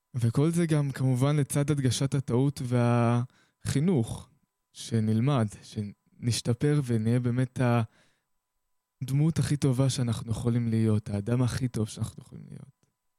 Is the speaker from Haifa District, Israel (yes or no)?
yes; Haifa, Haifa District, Israel; אני מגיע מחיפה.